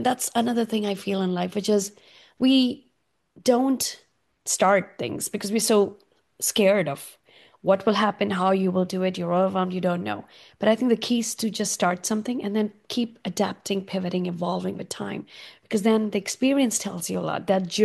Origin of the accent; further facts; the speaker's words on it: India; I grew up in India eating on banana leaves.